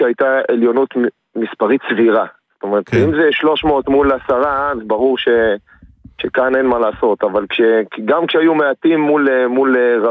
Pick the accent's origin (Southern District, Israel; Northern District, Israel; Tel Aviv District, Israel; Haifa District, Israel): Northern District, Israel; אז אני דלת, אני מצפון הארץ.